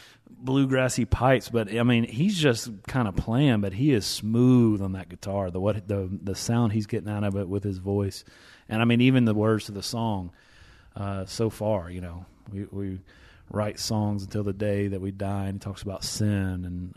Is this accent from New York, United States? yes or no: no; Tennessee, United States; Boy, I'm from East Tennessee. Boy, this is kind of hitting. This is bringing me back.